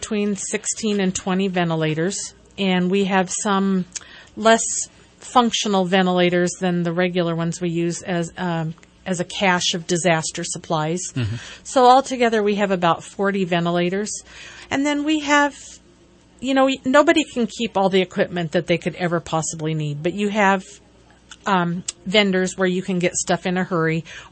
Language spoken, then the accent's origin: English; California, United States; now in New York, United States; I moved there from California, and I was surprised to find that people actually live voluntarily where it gets to be 40 below zero. And so, you know, being a California girl, that was quite outside my area of expertise.